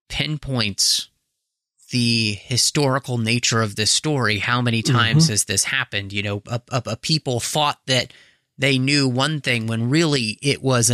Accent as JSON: {"language": "English", "region": "Texas", "country": "United States", "said": "people hear that I'm from Texas and you know, I live in the Northwest now"}